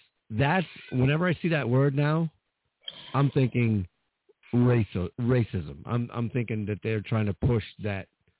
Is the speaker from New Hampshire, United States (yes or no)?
yes; New Hampshire, United States; I'm from New Hampshire.